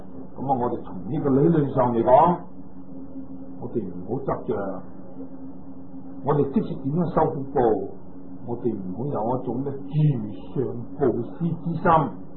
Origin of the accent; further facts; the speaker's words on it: China; 如果你话冇糖尿病嘅，以我哋中国人以米为主，你一斗米，咁啊极强最多咪食一个礼拜。